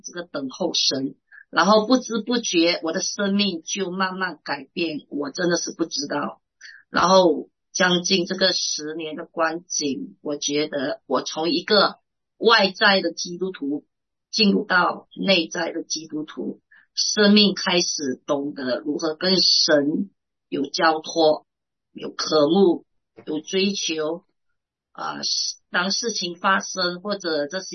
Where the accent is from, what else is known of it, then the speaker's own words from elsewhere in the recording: Malaysia; 我来自马来西亚，我是名叫